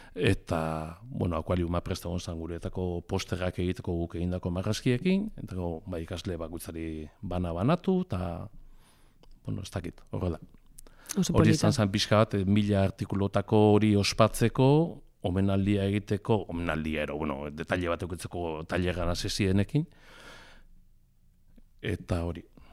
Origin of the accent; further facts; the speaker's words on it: Aretxabaleta, Basque Country, Spain; adibidez ni Aretxabaldetakoa naiz